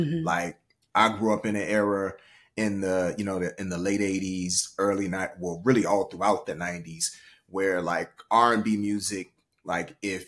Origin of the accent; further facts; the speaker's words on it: Washington, District of Columbia, United States; So like you said, I'm originally from Washington, D.C. Mainly grew up, for anybody who knows D.C. in the Ward 8 section of DC, Southeast, far Southwest.